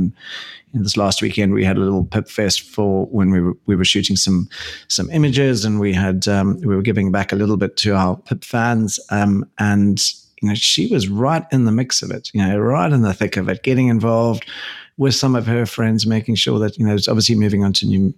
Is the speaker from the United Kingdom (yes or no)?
no; South Africa; So I grew up in South Africa, and I was really fortunate to live by the coast